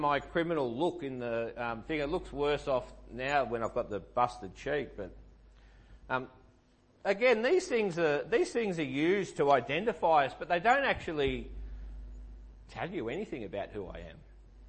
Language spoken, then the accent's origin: English; Bacchus Marsh, Victoria, Australia; born there; I was born in Bacchus Marsh